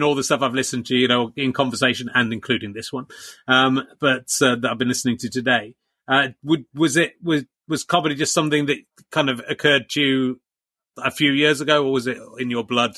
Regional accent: South West England, United Kingdom; I grew up in Somerset, which is, you know, the same as being in Ireland.

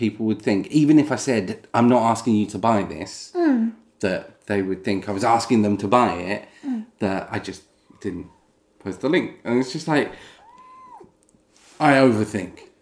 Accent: United Kingdom; I don't look at the Union Jack and think, because I can see it, I'm more British, I'm more patriotic, you know?

